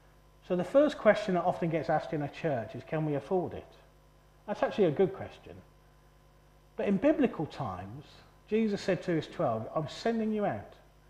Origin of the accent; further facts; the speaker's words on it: United Kingdom; I can cope, I'm British.